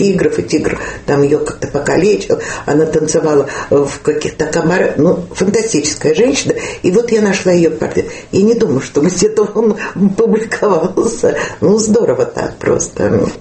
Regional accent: Tbilisi, Georgia; я сама не из Москвы, я и из Тбилиси.

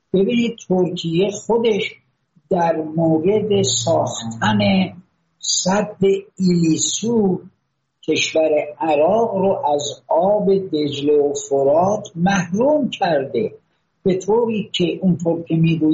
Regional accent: Iran; بنده به عنوان یک ایرانی خیلی میل دارم که این مسائل با دیپلماسی حل و فصل بشه

